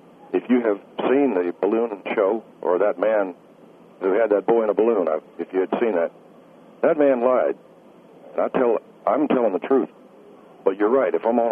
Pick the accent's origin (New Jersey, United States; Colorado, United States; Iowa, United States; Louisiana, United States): Louisiana, United States; I don't crap in my hand. I'm from Louisiana.